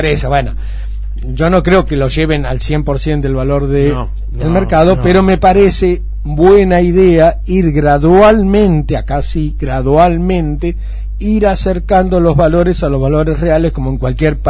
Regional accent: Argentina; fíjate vos lo que somos los argentinos

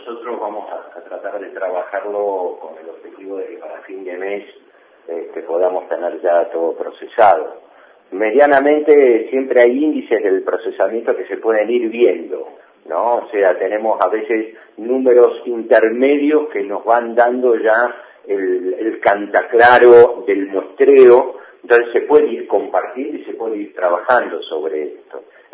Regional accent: Almirante Brown, Buenos Aires Province, Argentina; Nosotros, yo soy de Almirante Brown, hemos tenido en la localidad de Mármol

